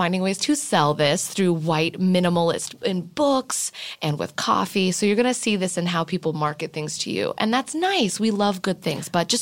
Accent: California, United States; I'm very Californian.

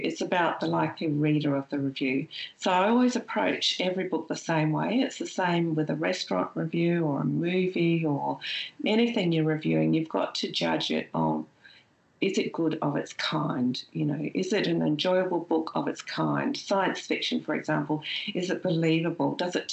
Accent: New Zealand; If you can't tell already, I'm a Kiwi. And so my family's always been split half, you know, half Aussie, half New Zealand.

